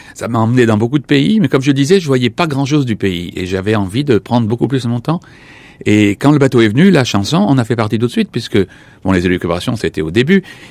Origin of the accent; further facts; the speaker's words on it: Madagascar; born there; also born or lived in Saint-Pierre-et-Miquelon / Cameroon; Je suis né à Madagascar, j'ai vécu à Saint-Pierre-et-Miquelon au Cameroun.